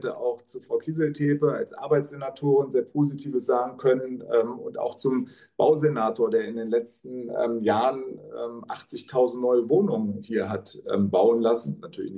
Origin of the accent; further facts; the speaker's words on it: Hanover, Lower Saxony, Germany; born there; now in Berlin, Germany; mein Geburtsort ist Hannover, auch da fühle ich mich sehr wohl. Aber jetzt bin ich wieder in Berlin